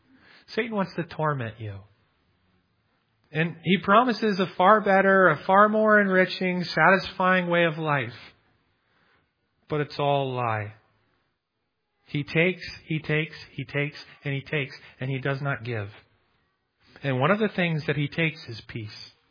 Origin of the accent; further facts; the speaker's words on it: United States; now in Canada; I grew up near Lake Michigan, and we just had a bunch of wet, heavy snow.